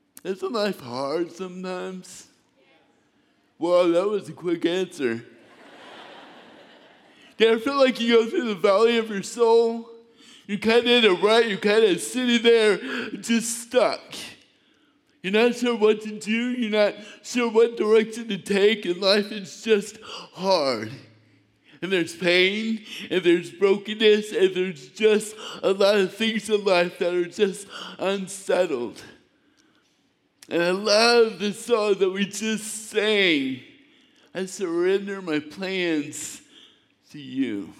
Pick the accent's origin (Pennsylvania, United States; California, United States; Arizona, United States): Arizona, United States; Phoenix; I'm from Phoenix. I know what you're thinking. We're so sorry. You know what though? Phoenix is all beach. It really is. There's just no ocean there.